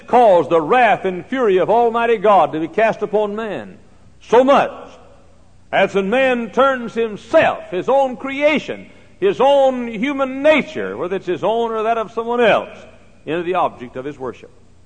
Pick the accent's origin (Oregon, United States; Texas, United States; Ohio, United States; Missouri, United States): Texas, United States; Dallas; born or raised there